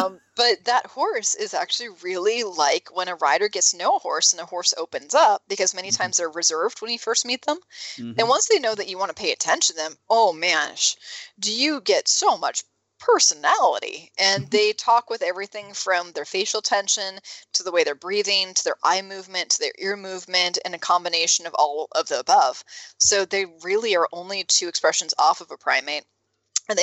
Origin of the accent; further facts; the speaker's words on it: California, United States; This is so foreign to me because, you know, I'm from California. We have sun here.